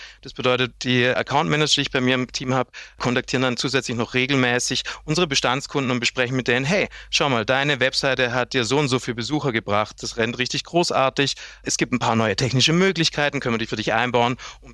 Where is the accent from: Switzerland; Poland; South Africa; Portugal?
Portugal; also born or lived in Germany; now in Vienna, Austria; bin quasi Wahlösterreicher. Also bedeutet, ich bin ursprünglich Deutscher, dann bei meinem Vater in Portugal aufgewachsen und vor jetzt 14 Jahren nach Wien gekommen. Bin 34 und sitze aber jetzt aktuell gerade in unserem Standort im schönen Salzburg.